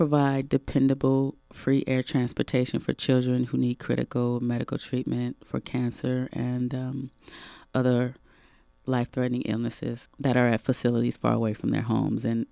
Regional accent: Detroit, Michigan, United States; now in Bay Area, United States; I've been living in the Bay Area for about 5 years. I'm originally from Detroit, so I had to fly back out to Detroit and come out to my family, a black family.

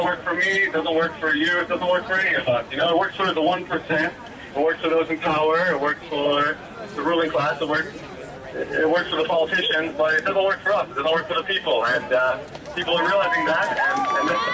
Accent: Brooklyn, New York, United States; I have a sense of life experiences growing up in Brooklyn under Giuliani administration

